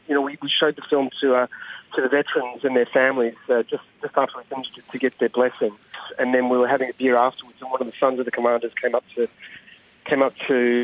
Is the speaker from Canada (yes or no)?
no; Australia; And that's not my role as an Australian filmmaker to tell their story.